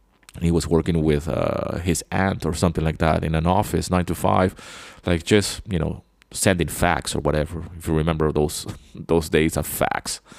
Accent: Venezuela; also born or lived in London, United Kingdom; when people ask me, where are you from? I say I'm from Venezuela because that's where I grew up. That's where my heritage is from. Okay. But I was born in London, in the UK.

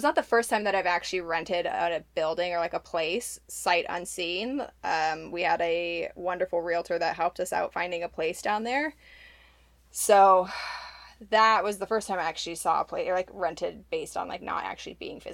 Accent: Cleveland, Ohio, United States; So I grew up in Cleveland, Ohio.

